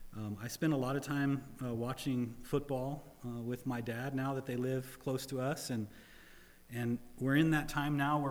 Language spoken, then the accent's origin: English; Dallas, Texas, United States; born there; I was born in Dallas, Texas, when my dad was at Dallas Seminary, so I'm a Dallas Cowboy fan, Texan through and through. How I got to Iowa is the grace of God.